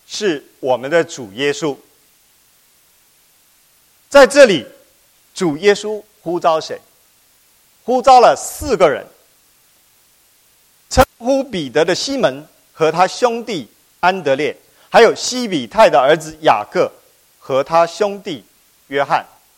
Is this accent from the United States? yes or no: no; Fujian, China; 我很有兴趣的去查我的老家的教会的历史的时候，福建老家